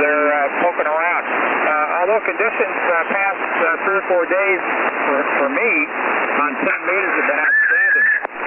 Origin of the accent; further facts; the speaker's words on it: California, United States; Oh, yeah, out of California. fellow, born and raised in California, and my wife's fault that I'm here.